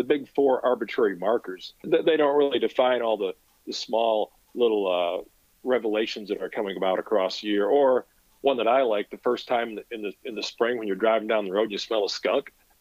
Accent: Three Rivers, Michigan, United States; Even though I grew up in Three Rivers, 5 miles away, the rural setting, the quietude, the darkness, the sky, it was all something I hadn't really experienced before.

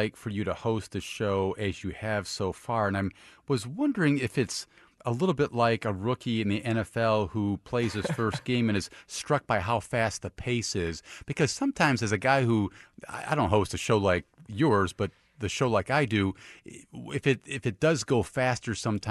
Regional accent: Minnesota, United States; Well, I'm from Minnesota, so there always was that connection

